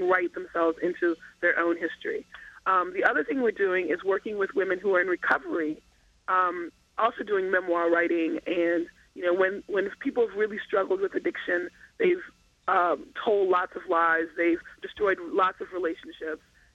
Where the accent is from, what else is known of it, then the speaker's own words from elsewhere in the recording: Kingston, Jamaica; I'm originally from Jamaica, Kingston, Jamaica.